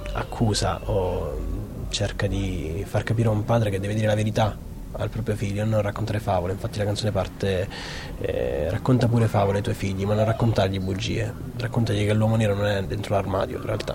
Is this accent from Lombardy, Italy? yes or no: no; Pantelleria, Sicily, Italy; perché io sono siciliano, vengo dalla Pantelleria